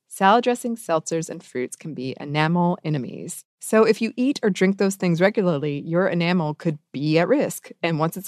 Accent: Pacific Northwest, United States; My husband is from Mexico City and I'm from the Pacific Northwest. I had never tried papaya before we got together.

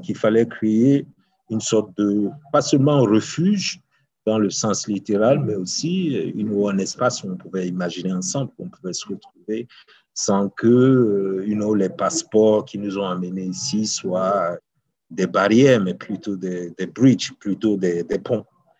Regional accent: Uganda; OK, moi, je viens d'Ouganda et quand j'étais plus jeune

